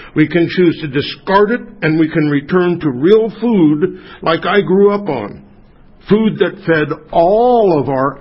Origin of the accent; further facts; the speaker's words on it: Ames, Iowa, United States; I'm from Ames.